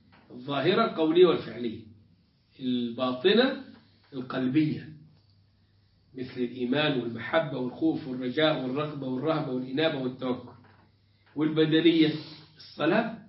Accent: Egypt; كان عندنا في مصر سفير الامريكي، نفاجأ انه أنا كل شويه راح يحضر مولد، ده مولد البدوي، ده مولد الحسين.

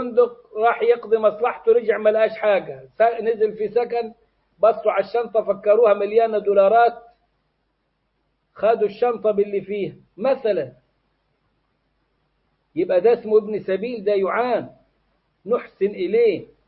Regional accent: Egypt

